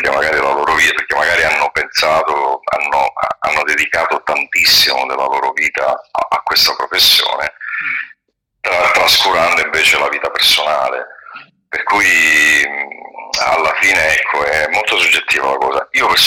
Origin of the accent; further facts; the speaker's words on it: Sicily, Italy; also born or lived in Rome / Naples; now in England; io sono siciliano. Mi sono trasferito a Roma tanti anni fa e poi ho lavorato a Napoli, come sapete, per un lungo periodo. E poi mi sono trasferito in Inghilterra, dove vivo attualmente